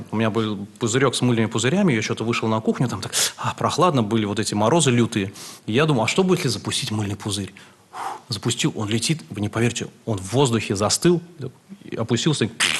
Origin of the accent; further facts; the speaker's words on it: Vsevolozhsk, Leningrad Oblast, Russia; Ну, слушайте, я сельский парень, я вырос во Всеволожске, и всю жизнь, до 15 лет мы жили... Ну, это был деревянный дом, где было 4 квартиры